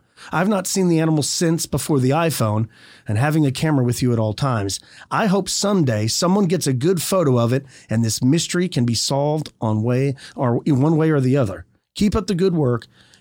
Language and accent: English; Abilene, Texas, United States; So to begin, I'm from Abilene, Texas. My family moved into a house on Little Lake in the middle of Abilene in the early 90s.